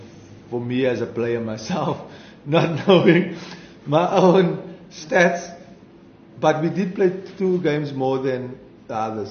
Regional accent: South Africa; for as long as I'm a South African

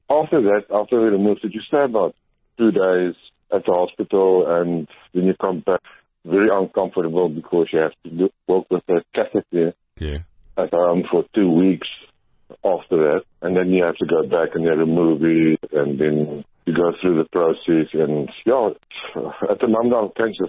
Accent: Cape Town, Western Cape, South Africa; also born or lived in Karoo; Okay, I'm originally from Cape Town. I was born in the Karoo, Tasmania, and then I grew up in Cape Town and went to school here.

